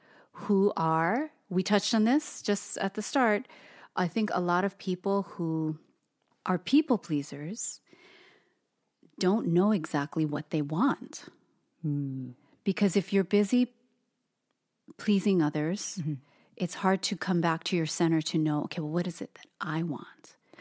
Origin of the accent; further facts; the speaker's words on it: Hawaii, United States; So Toast and I were both born and raised in Hawaii. So we both have that common upbringing. We're both of Asian descent.